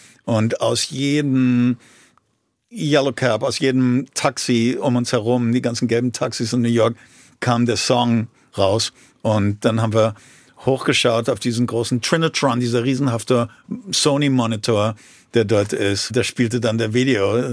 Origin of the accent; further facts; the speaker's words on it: Frankfurt, Hesse, Germany; Ich sage, ich bin aus Deutschland. Oh, wo in Deutschland? Ich sage, Frankfurt.